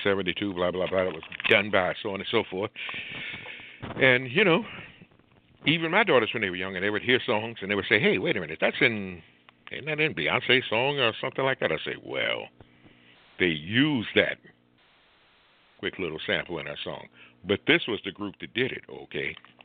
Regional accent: North Carolina, United States; Now, my home state, North Carolina, is under fire.

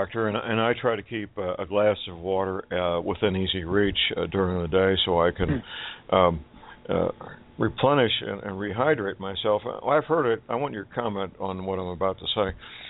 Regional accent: St. Louis, Missouri, United States; living and working in my hometown, metropolitan St. Louis, Missouri.

